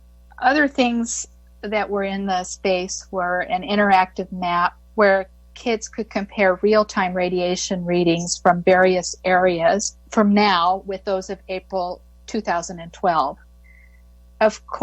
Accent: United States; And as an American with this sort of egalitarian, idealistic point of view

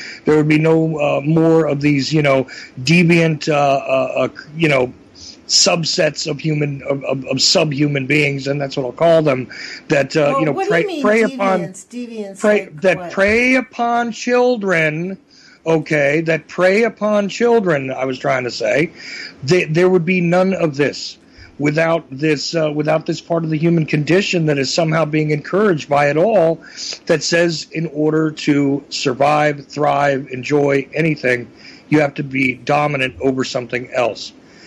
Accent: Northeast, United States; I don't have a problem with name calling. I'm from the Northeast.

